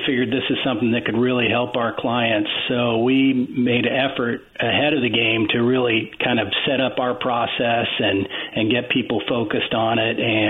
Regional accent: California, United States; I've been in Northern California for almost 30 years, but I did I grew up down in Orange County, so naturally I was a fan of a local team down there.

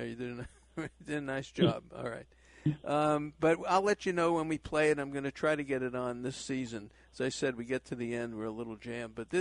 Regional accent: Brooklyn, New York, United States; also born or lived in Miami Beach; See, I'm from Brooklyn. I'm the Roger Kahn guy.

